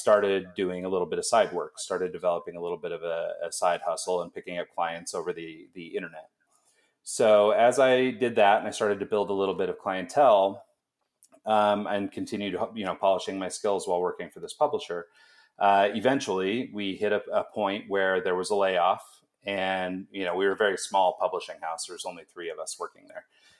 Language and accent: English; Pocatello, Idaho, United States; moved away as an adult; now in Salt Lake City, United States; No, I'm from Pocatello, Idaho, which is it's 2 hours north of Salt Lake. So I've basically been in Idaho most of my life. We moved to Salt Lake 6 years ago.